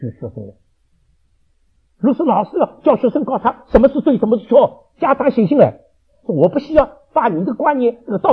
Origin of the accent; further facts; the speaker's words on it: China; 我们中国人最会做生意的嘛